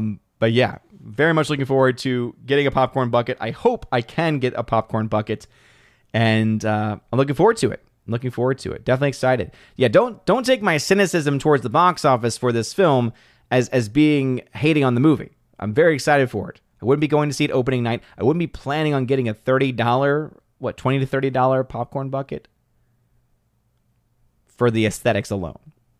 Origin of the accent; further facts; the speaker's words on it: United States; But I'm an American, all right?